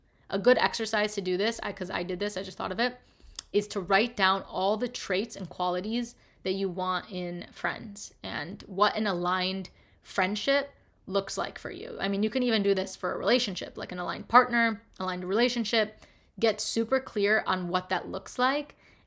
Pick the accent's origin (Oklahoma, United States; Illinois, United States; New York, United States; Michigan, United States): Illinois, United States; Chicago; If you don't know, I'm originally from Chicago.